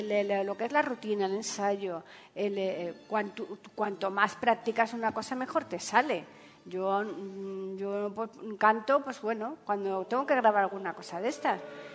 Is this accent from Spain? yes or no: yes; Seville, Andalusia, Spain; oyentes tienen que saber que es que yo soy de Sevilla